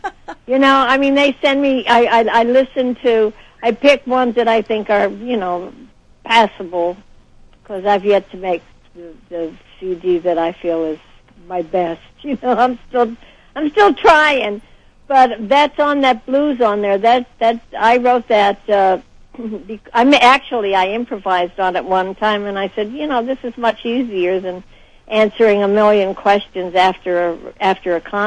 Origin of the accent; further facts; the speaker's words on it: Detroit, Michigan, United States; they really put me through the mill when I was growing up in Detroit.